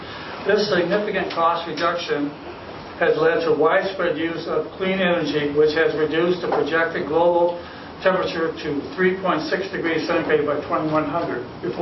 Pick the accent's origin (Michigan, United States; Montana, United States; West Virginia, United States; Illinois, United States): Michigan, United States; Petoskey; I'm from Petoskey, Michigan